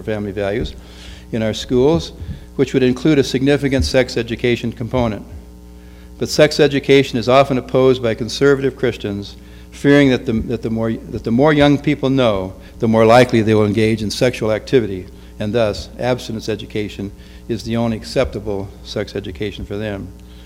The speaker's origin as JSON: {"language": "English", "region": "Iowa", "country": "United States", "tie": "born or raised there", "said": "My home state of Iowa achieved statehood in 1846."}